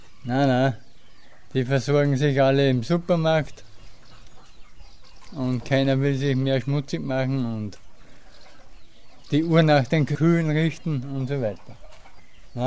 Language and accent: German; Austria; ich bin als Österreicher immer sehr gut angesehen gewesen. Sehr gut. Ich bin kein Ausländer gewesen oder kein Fremder, ich war Österreicher